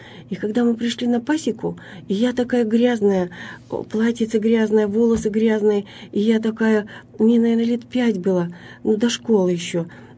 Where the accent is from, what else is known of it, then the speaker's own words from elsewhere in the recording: East Kazakhstan Region, Kazakhstan; now in Russia; Я приехала на Урал очень давно. Вообще я родилась в Восточно-Казахстанской области, росла в деревне.